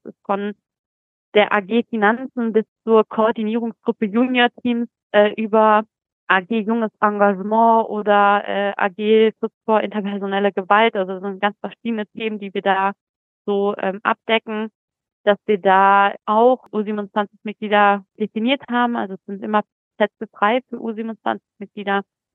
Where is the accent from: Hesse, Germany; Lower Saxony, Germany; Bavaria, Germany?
Lower Saxony, Germany; ich komme aus Niedersachsen